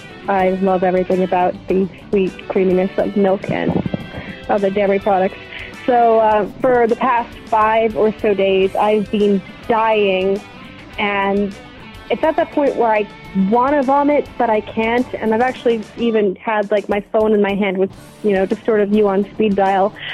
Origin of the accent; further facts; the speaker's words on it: Canada; from Canada, as I've mentioned in previous calls.